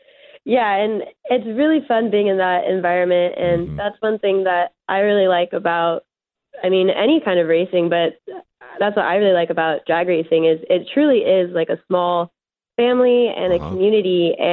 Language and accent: English; El Cajon, California, United States; Yeah, I grew up in El Cajon, from San Diego, haven't left.